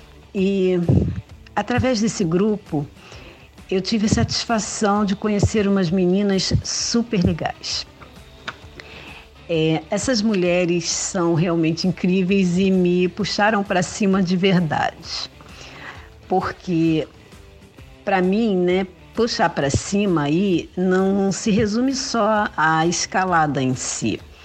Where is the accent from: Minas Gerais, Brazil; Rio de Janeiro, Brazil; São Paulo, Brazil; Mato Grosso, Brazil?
Rio de Janeiro, Brazil; eu sou do Rio de Janeiro, tenho 58 anos.